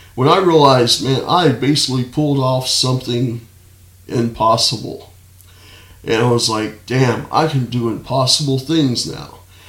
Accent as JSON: {"language": "English", "region": "Louisiana", "country": "United States", "tie": "born or raised there", "said": "Man, I'm from Louisiana."}